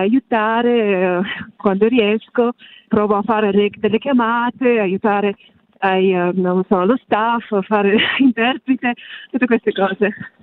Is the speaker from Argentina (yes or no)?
no; Yekaterinburg, Sverdlovsk Oblast, Russia; Italian is a second language; now in Italy; Sono russa. Il confine ufficiale tra Europa e Asia è la montagna Urali. La città si chiama Yekaterinburg.